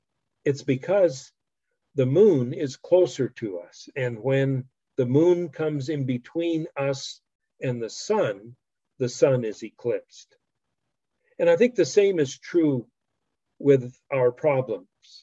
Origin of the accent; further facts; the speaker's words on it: Japan; I was born in Japan and I grew up there. I lived on Honshu, where the Olympics are being held right now. And I lived on Okinawa and I've lived on the island of Hokkaido